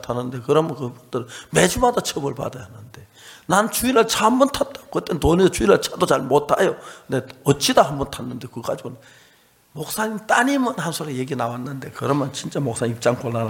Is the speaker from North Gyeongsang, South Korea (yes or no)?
yes; Seonsan, North Gyeongsang, South Korea; 근데 그때 저희 고향 선산에서